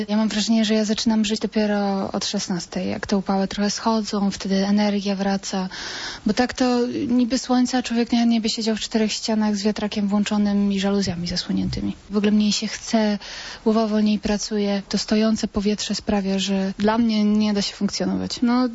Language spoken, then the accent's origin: Polish; Gdańsk, Pomeranian Voivodeship, Poland; now in Poznań, Poland; Ja jestem z Gdańska i tutaj faktycznie czuć gigantyczną różnicę.